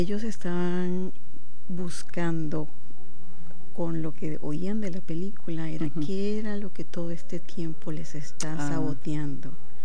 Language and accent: Spanish; Venezuela; now in San Diego, United States; soy de Venezuela, pero tengo 27 años aquí en San Diego, entonces tengo más tiempo aquí que en Venezuela.